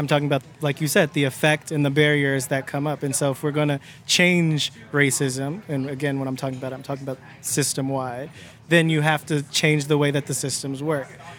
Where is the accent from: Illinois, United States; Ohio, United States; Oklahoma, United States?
Ohio, United States; Cleveland; Cleveland. And, yep.